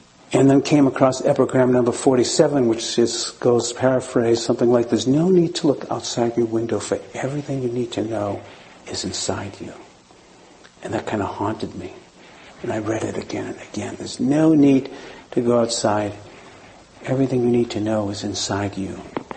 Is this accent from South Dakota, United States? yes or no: no; Massachusetts, United States; Growing up outside of Boston, my family loved Chinese food, and I, from a little boy, would be going to Chinese restaurants